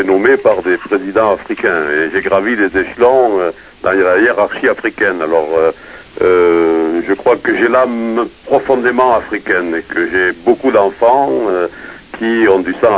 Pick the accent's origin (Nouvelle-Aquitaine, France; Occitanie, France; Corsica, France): Nouvelle-Aquitaine, France; Bordeaux; born there; vous pouvez dire que j'ai été fabriqué en Chine et je suis né à Bordeaux.